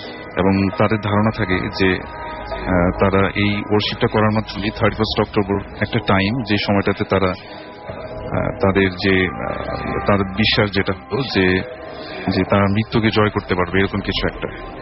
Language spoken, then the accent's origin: Bangla; Dhaka, Dhaka Division, Bangladesh; পুরান ঢাকা থেকে এসেছি।